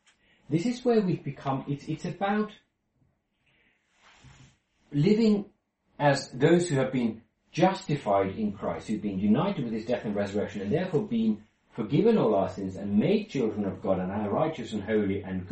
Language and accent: English; Finland; Where I grew up in Finland, there are no school uniforms.